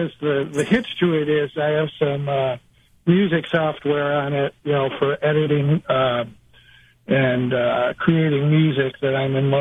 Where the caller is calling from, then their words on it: Churchville, New York, United States; From Churchville, New York.